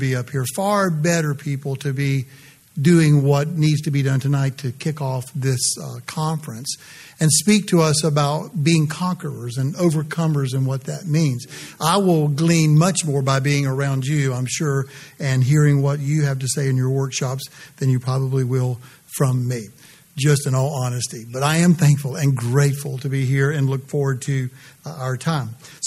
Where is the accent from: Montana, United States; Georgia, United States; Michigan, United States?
Georgia, United States; if I sound like I'm from Georgia, it's because I am from Georgia.